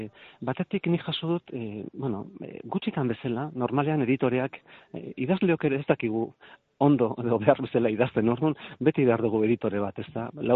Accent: Ordizia, Basque Country, Spain; first language Basque; Eta nik ezagutu nuen Ordizia hartan, ba euskara debekatuta zegoen, nik neu ia galdu egin nuen, nire ama hizkuntza.

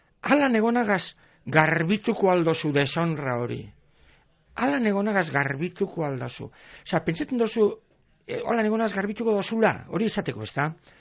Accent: Basque Country, Spain

